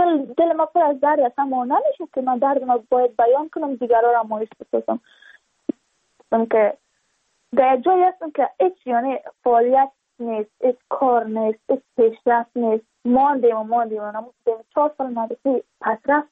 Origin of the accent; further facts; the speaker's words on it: Badakhshan, Afghanistan; چون ما از بدخشان هستیم، یعنی منطقای دور دستش